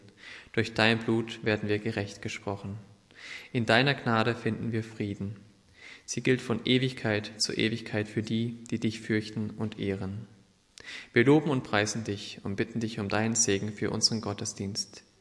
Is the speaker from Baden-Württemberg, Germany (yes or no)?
yes; Freiburg, Baden-Württemberg, Germany; now in Stuttgart, Germany; Ich komme ursprünglich aus Freiburg und wohne jetzt in Stuttgart